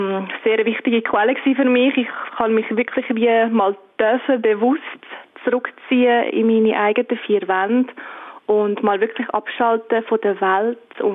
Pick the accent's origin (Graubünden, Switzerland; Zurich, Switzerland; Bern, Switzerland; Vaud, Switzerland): Zurich, Switzerland; Ich bin eine Singer-Songwriterin und ich bin aus Zürich.